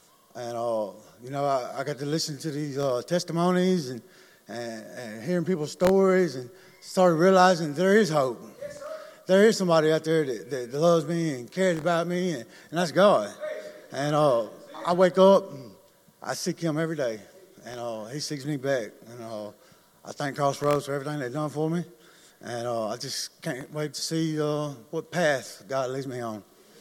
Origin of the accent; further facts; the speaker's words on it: West Point, Mississippi, United States; I'm from West Point, Mississippi.